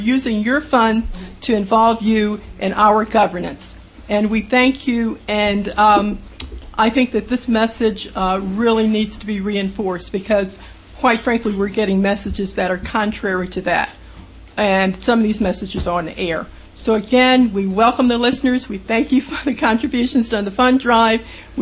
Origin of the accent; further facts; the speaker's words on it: Texas, United States; now in Philadelphia, United States; I'm originally from Texas.